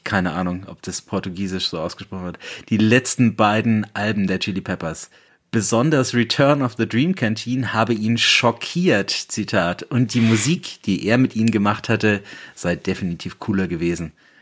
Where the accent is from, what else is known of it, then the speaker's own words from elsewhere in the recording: Bamberg, Bavaria, Germany; aus meiner Heimatstadt Bamberg